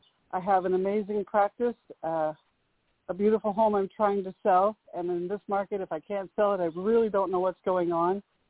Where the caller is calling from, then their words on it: Conyers, Georgia, United States; I'm calling from Conyers.